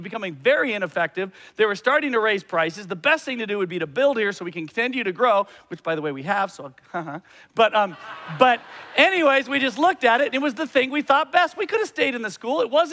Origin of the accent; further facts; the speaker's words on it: Arizona, United States; I love Arizona. I like it. I'm proud that I'm from Arizona.